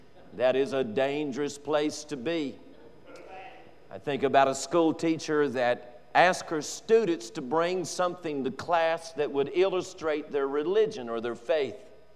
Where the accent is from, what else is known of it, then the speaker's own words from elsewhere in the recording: Boone, North Carolina, United States; I grew up in Boone